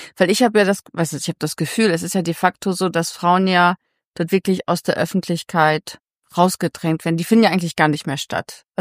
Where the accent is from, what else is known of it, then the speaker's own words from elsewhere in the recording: Germany; also born or lived in Poland; ich bin in Polen geboren und als ich 4 Jahre alt war, sind meine Eltern nach Deutschland.